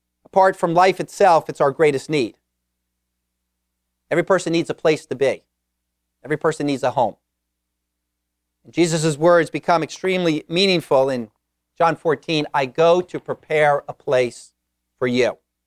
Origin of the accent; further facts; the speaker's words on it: United States; born there; I mean, I was born in America. I got a free education.